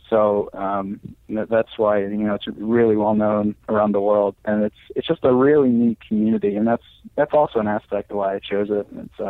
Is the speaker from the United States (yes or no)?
yes; Albany, New York, United States; I'm from the Albany, New York area, actually, and I'm looking to work there post-graduation as well, and 23 years old.